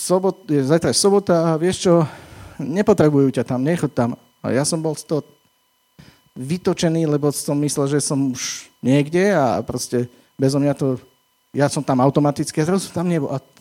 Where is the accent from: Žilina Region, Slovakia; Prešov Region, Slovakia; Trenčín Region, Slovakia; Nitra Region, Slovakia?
Trenčín Region, Slovakia; Partizánske; Však my sme z Partizanského.